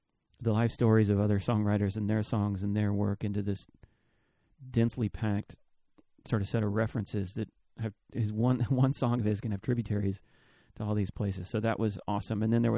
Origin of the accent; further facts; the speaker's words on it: Austin, Texas, United States; You know, he found out I was from Austin.